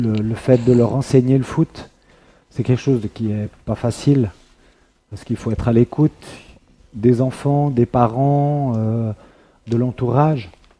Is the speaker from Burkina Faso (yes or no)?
no; Portugal; Je suis originaire du Portugal et c'est une vocation là-bas.